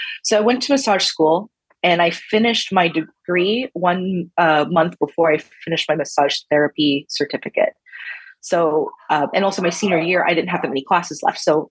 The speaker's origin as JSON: {"language": "English", "town": "Los Angeles", "region": "California", "country": "United States", "moved": "as an adult", "said": "I was like, well, I'm far away from Los Angeles and I don't know how I'm ever going to get back."}